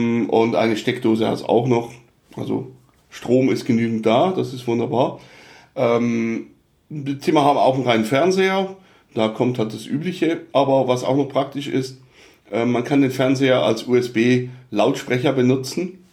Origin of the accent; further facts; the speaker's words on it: Switzerland; Aber als Schweizer hat man es ja sowieso so